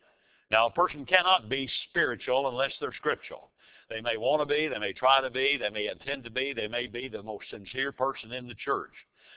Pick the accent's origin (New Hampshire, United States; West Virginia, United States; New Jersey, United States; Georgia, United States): West Virginia, United States; Odd; born there; I was born in West Virginia. You notice in the little bulletin article, I was born in Odd, O-D-D, and that explains a lot of things.